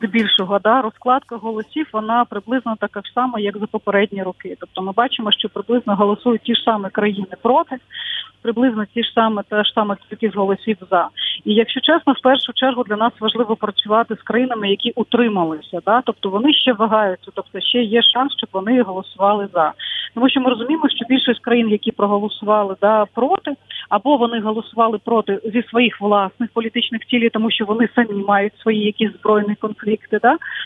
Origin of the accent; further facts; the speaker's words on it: Crimea, Ukraine; Ну, я розумію, я теж кримчанка